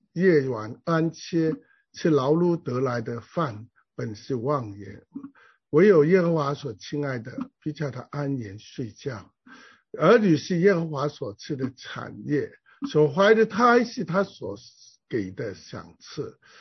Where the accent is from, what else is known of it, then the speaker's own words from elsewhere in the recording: China; 所以求主帮助我们中国人还是要彼此鼓励，我们是不够强大，但我们需要强大